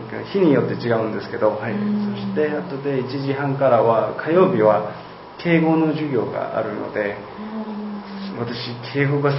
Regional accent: South Korea; first language Korean; Japanese is a second language; 韓国語はもちろ なんか母国語なんで、はい、すごくなんかよくわかるから、あんまり考えなくても話せるんですけど、日本語はそんな風にはまだならなかったので難しいです

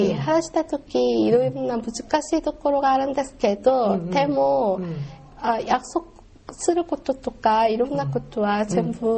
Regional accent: South Korea; まあ韓国から来たんですけど

